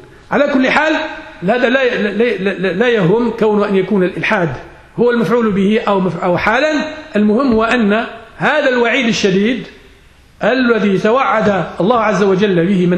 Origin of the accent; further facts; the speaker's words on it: Morocco; كما هو الجاري به العمل مثلا عندنا في المغرب